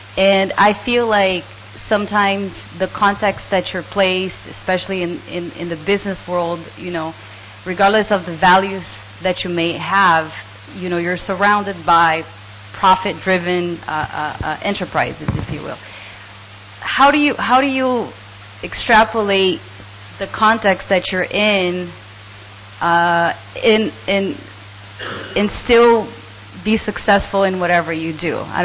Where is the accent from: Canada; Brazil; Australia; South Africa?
Brazil; English is a second language